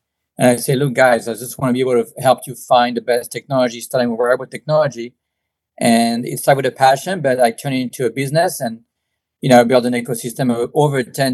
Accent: France; also born or lived in Bay Area; So I grew up in France, right?

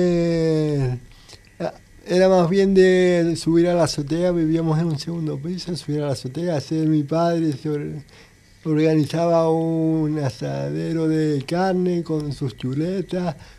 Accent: Gran Tarajal, Canary Islands, Spain; en Gran Trajale, que es de donde soy yo

